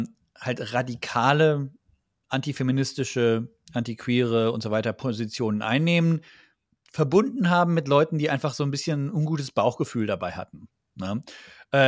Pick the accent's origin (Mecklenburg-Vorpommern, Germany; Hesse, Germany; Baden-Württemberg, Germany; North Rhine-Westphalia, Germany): Baden-Württemberg, Germany; Ich komme aus Baden-Württemberg, das hatten wir da schon.